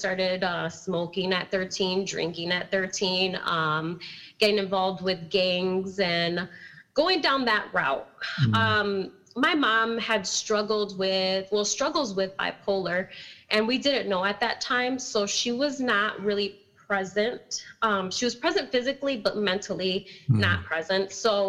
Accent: Milwaukee, Wisconsin, United States; born or raised there; also born or lived in Sheboygan

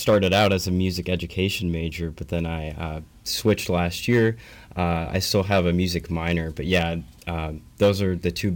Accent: Port Byron, Illinois, United States; Yeah, so I'm from Port Byron, Illinois, which is just kind of a small town in the Quad Cities area, which is by like the border between Illinois and Iowa.

